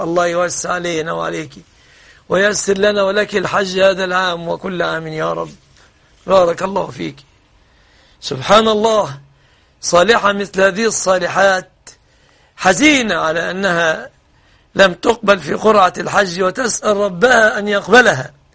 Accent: Egypt; بلادنا مصر

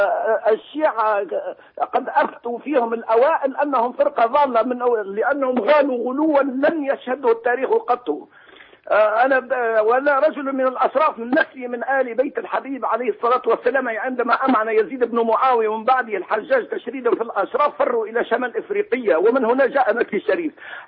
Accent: Tunisia

